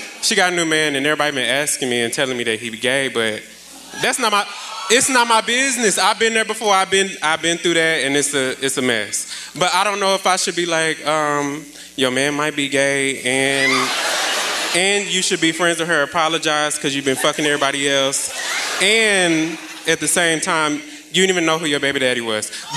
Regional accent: St. Louis, Missouri, United States; I'm here from St. Louis.

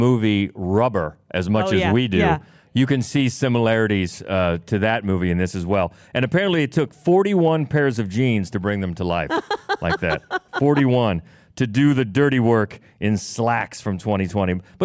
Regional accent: Cambridge, Ohio, United States; I grew up in Cambridge, so I know me some St. Clairsville. It's about 45 minutes away.

